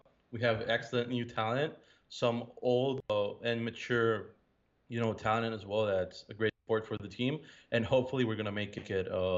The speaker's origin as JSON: {"language": "English", "country": "Honduras", "said": "Sure. Well, I'm from Honduras. I'm an attorney over there."}